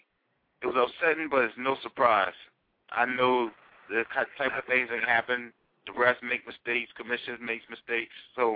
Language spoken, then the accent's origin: English; Maryland, United States; Where I grew up at on the Eastern Shore in Maryland, there was no boxing around.